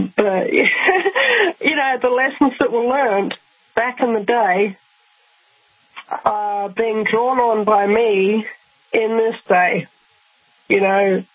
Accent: Rotorua, Bay of Plenty, New Zealand; I didn't grow up in such an arid area. I grew up in Rotorua in New Zealand.

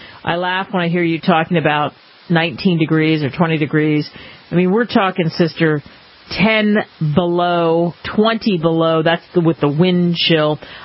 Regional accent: Philadelphia, Pennsylvania, United States; growing up in Philly, yes, it could get cold.

